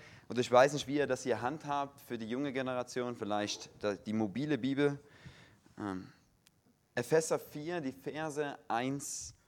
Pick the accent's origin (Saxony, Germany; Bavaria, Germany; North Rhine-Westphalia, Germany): Saxony, Germany; accent: Saxon; now in Switzerland; Ich komme aus Deutschland, wie man vielleicht ungleich hört. Also ich werde hier keine schweizerdeutsche Predigt halten, sondern schön in Hochdeutsch, probiere jedenfalls mein Bestes, weil mein Ursprungsdialekt eher sächsisch ist